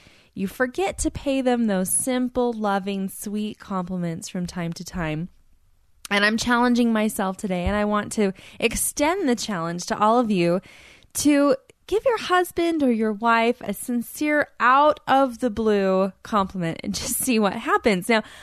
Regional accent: Utah, United States; walk through a temple open house here in my hometown in Utah.

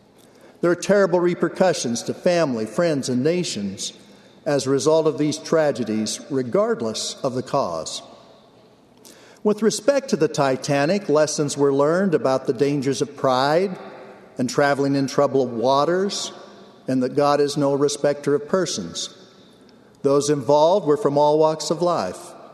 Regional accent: Logan, Utah, United States; born there; He was my stake president when I was born in Logan, Utah.

